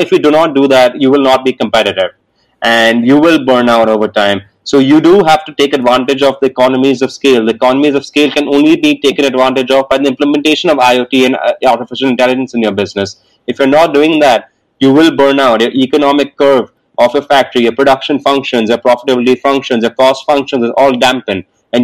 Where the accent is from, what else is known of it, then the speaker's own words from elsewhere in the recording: India; we as Indian manufacturers pride ourselves in our manufacturing.